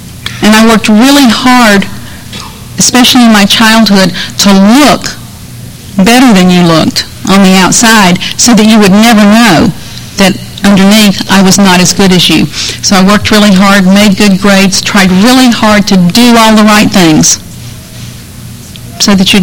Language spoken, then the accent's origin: English; Birmingham, Alabama, United States; moved away as an adult; also born or lived in Tallahassee, Florida; I moved from Birmingham, Alabama, where I was born and grew up, to Tallahassee, Florida.